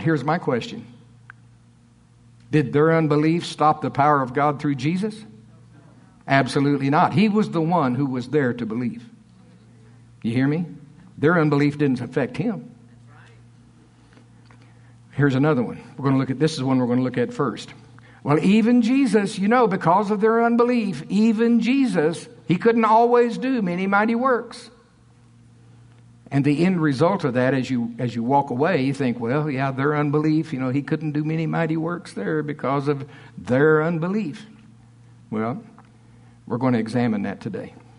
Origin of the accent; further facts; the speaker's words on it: Shawnee, Oklahoma, United States; It'd be like me going home to Shawnee to preach, my hometown where I was born.